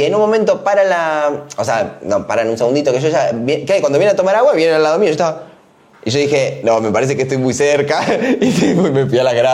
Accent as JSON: {"language": "Spanish", "region": "Córdoba", "country": "Argentina", "said": "los argentinos, no sé, yo que vengo de Córdoba"}